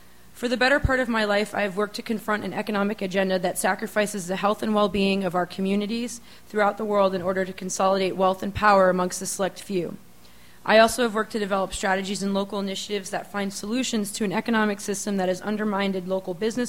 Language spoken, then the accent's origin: English; Montville, Maine, United States; I come from Montville, Maine, which is bordering the town of Freedom, Maine